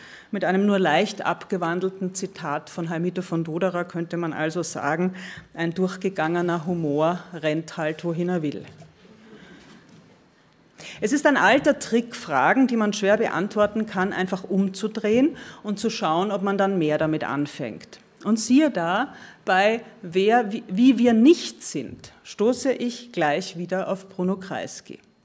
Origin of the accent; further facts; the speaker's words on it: Austria; now in Berlin, Germany; Alle Österreicher in Berlin, die ich kenne, mich selbst eingeschlossen